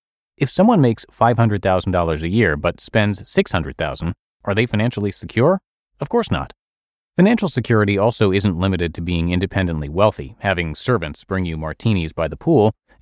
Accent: Seattle, Washington, United States; the median price in my hometown, Seattle, is pushing $425,000

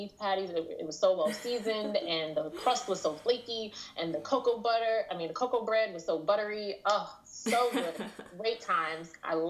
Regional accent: Queens, New York, United States; I grew up in Queens, New York. So I grew up going to...

